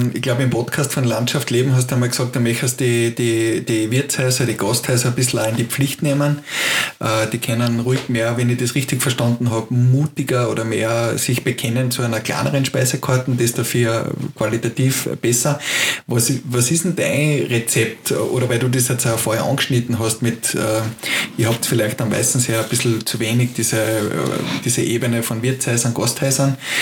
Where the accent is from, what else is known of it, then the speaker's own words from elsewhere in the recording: Styria, Austria; born there; wir sind ja alle Herzer, gebürtiger Steirer, haben wir eigentlich in der Steiermark schon gekannt